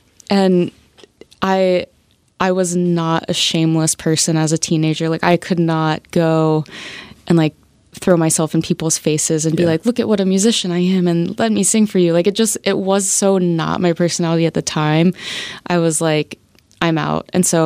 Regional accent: Tampa, Florida, United States; At the big like football stadium in Tampa. I grew up

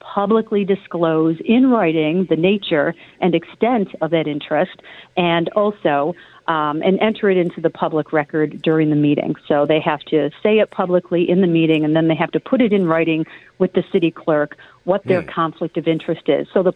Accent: North Tonawanda, New York, United States; I wear my love for my hometown, the city of North Tonawanda, on my sleeve

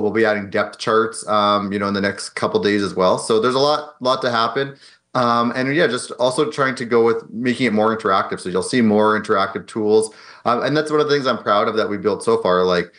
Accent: Edmonton, Alberta, Canada; now in California, United States; Well, I'm from Edmonton, so definitely, okay. Started skating at three, like you kind of have to when you live there.

